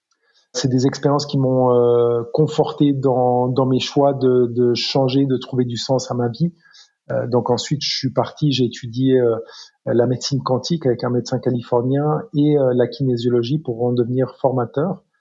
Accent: Lausanne, Vaud, Switzerland; je suis originaire de Lausanne, c'est peut-être 200 000 habitants, 250 000.

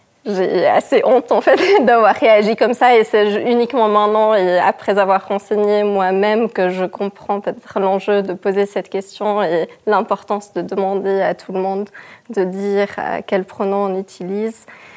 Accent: German-speaking Switzerland, Switzerland; Donc, j'ai grandi en Suisse allemande

